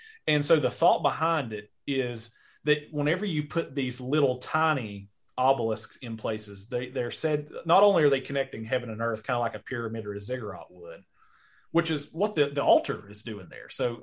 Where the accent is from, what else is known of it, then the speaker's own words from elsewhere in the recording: Logan, West Virginia, United States; they were also in kind of my hometown, just down the road here in Logan, West Virginia.